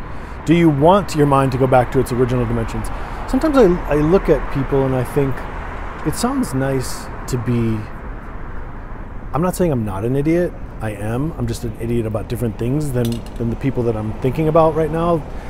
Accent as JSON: {"language": "English", "region": "Michigan", "country": "United States", "tie": "born or raised there", "said": "let's say I had never left my hometown in Michigan, where I grew up."}